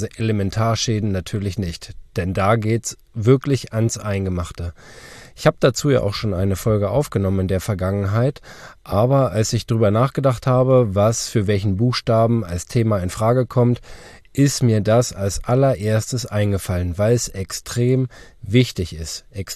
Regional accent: Harz, Germany; Ich komme ja aus der Harz-Vorregion und bei uns ist hoher Anteil an Karstgebieten, also es gibt viele Höhlen und ähnliches.

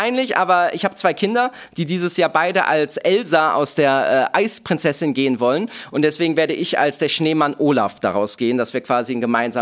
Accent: Cologne, North Rhine-Westphalia, Germany; dass ich gebürtiger Kölner bin und tatsächlich nach wie vor mit meiner Heimatstadt sehr, sehr verbunden bin

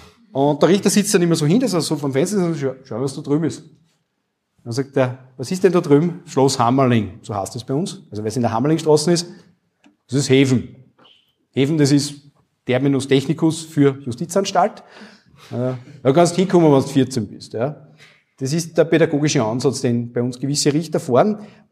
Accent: Wels, Upper Austria, Austria; ich komme aus Wels, Oberösterreich

